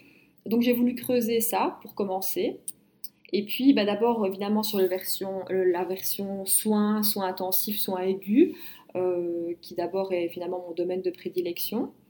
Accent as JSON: {"language": "French", "country": "Belgium", "said": "j'ai commencé mes études d'infirmière en Belgique parce que je suis belge."}